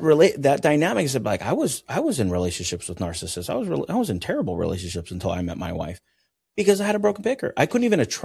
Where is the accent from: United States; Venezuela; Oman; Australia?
Venezuela; moved away; I grew up, I'm originally from Venezuela.